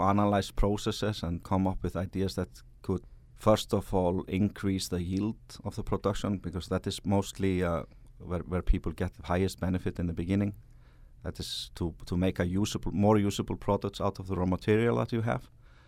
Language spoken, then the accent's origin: English; Iceland; English is a second language; I come from Iceland and I'm working for a company called